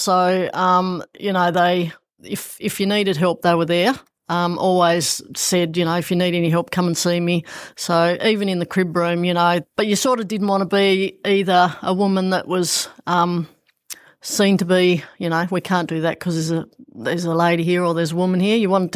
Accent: George Town, Tasmania, Australia; Yeah, so I grew up in Georgetown. Mum and Dad moved there when I was just a little wee tacker of five.

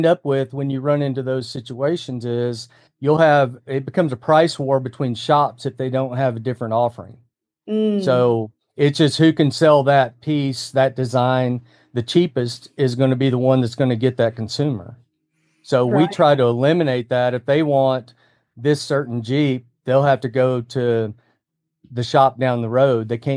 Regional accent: Louisiana, United States; Now, I grew up in Louisiana, so I have a little bit of a French background.

